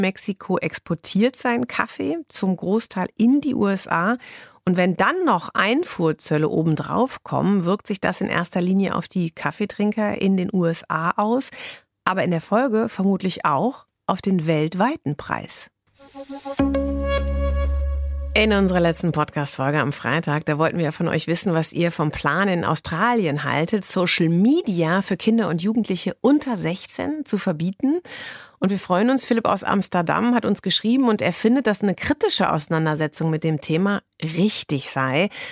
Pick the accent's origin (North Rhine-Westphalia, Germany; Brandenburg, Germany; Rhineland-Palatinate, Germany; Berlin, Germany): North Rhine-Westphalia, Germany; Bochum; born there; Als gebürtige Bochumerin kann ich dich da sehr gut nachvollziehen.